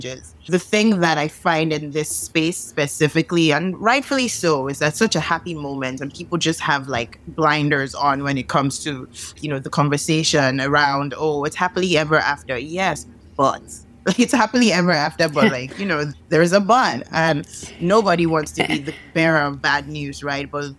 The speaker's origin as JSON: {"language": "English", "country": "Nigeria", "said": "I'm originally Nigerian."}